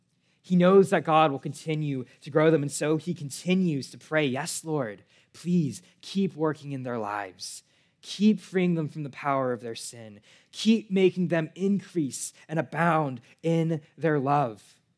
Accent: California, United States; now in Los Angeles, United States; As many of you know, I'm from the Bay Area, 6 hours away. I lived there my whole life until I moved down to LA for school.

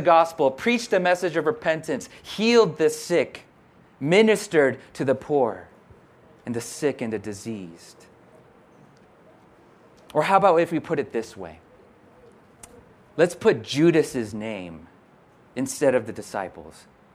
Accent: Santa Barbara, California, United States; I'm from Santa Barbara, so I can say that.

